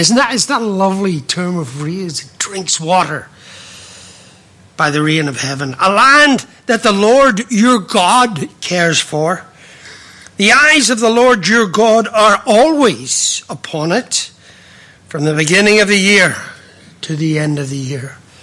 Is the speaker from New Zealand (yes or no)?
no; Ireland; And therefore I love the Irish because I'm Irish. I do love the Irish because I'm Irish